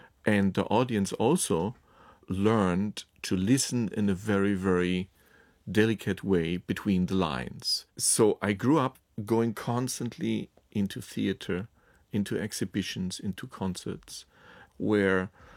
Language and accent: English; Berlin, Germany; English is a second language; I grew up in East Berlin, where the wall cut through one town. So on the other side of the town, we had relatives.